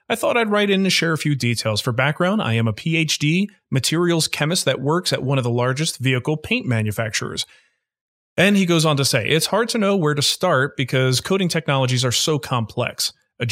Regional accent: New Jersey, United States; born there; do something that lets people know I was born in New Jersey.

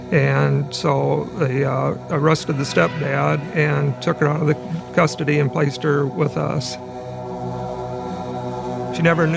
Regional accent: Storm Lake, Iowa, United States; I was born and raised in Storm Lake.

